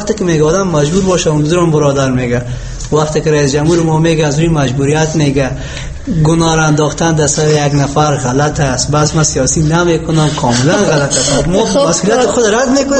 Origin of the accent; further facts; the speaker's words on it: Afghanistan; یعنی ما افغان هستیم، مسلمان هستیم